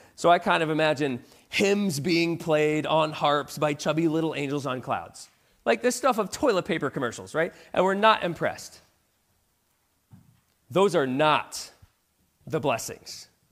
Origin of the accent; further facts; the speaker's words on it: Vermont, United States; But growing up in Vermont, one of my favorite things to do was go sledding.